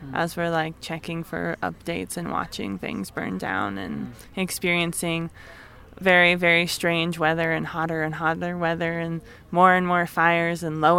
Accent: Bozeman, Montana, United States; now in Chicago, United States; I am from Bozeman, Montana, but I currently live in Chicago.

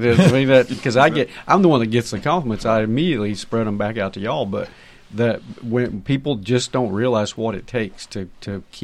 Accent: Texas, United States; this campus is larger than the town that I grew up outside of in Texas.

